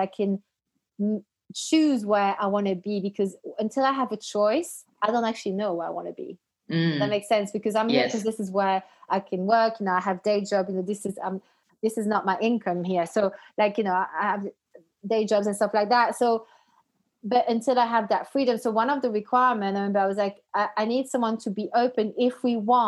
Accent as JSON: {"language": "English", "country": "Belgium", "tie": "born or raised there", "said": "been a foreigner wherever, you know, I lived. Like, even when I didn't grow up in Denmark, which is where my mum is from. I grew up in Belgium."}